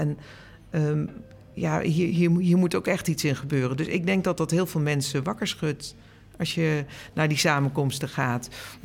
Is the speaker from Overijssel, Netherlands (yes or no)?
no; Limburg, Netherlands; born there; Ik ben zelf geboren in Limburg. Ons huis stond echt aan de rand van het bos.